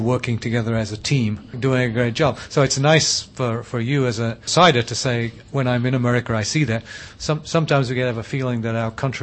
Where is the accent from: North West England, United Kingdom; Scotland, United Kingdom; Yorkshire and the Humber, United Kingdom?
Yorkshire and the Humber, United Kingdom; Not only I grew up in England, I'm a Yorkshireman too.